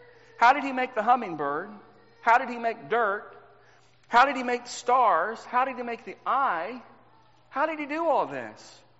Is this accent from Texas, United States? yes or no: yes; Texas, United States; I grew up in Texas, and in 1981, in Baytown, Texas, there was this humongous mall, San Jacinto Mall